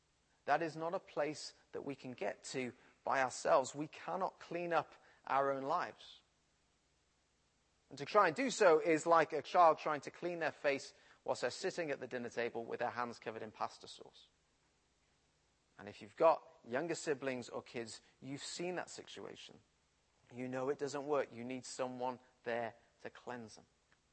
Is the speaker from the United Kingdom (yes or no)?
yes; Midlands, United Kingdom; Because we're from the Midlands, we don't have a great French accent.